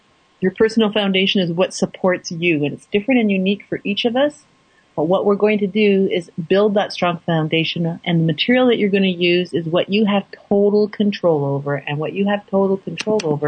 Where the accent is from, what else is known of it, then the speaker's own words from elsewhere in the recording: Canada; I know many people that are listening are from places other than Canada, but I'm Canadian, eh?